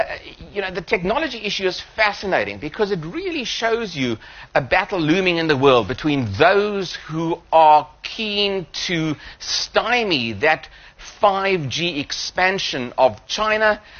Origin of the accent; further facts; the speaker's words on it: South Africa; As a South African, when I hear, you know, that an economy is dipping down to 6.2% growth, I do have a sort of a wry smile on my face